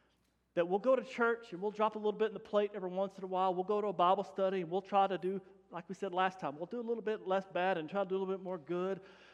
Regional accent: Denver City, Texas, United States; When I was growing up in Denver City, Seminole was the worst.

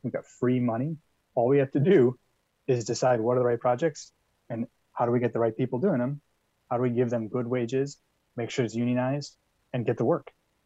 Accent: Buffalo, New York, United States; And I'm from Buffalo, New York. That made my city.

